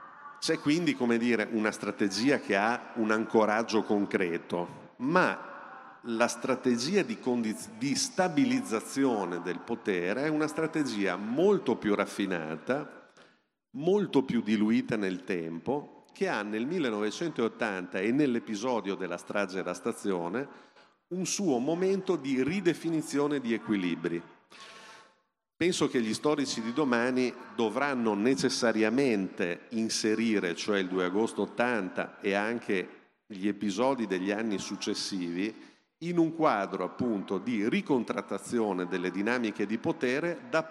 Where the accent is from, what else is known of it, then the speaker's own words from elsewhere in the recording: Venice, Veneto, Italy; mentre viaggiavo in macchina dalla mia città d'origine, anzi dal Lido di Venezia, ho fatto il Lido di Venezia